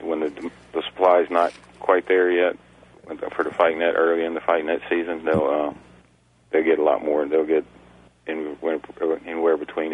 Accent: Louisiana, United States; I'm from Louisiana, so I fix them I roll them in yellow mustard

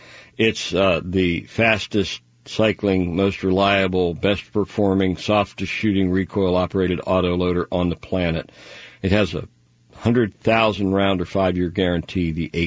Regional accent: Altoona, Pennsylvania, United States; I grew up in Pennsylvania, Altoona, Pennsylvania.

